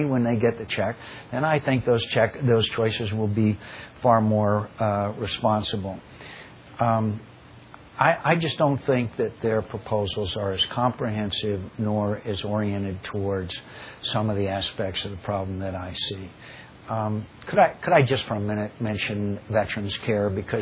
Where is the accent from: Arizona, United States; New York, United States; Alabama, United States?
Arizona, United States; We've done that in my home state of Arizona.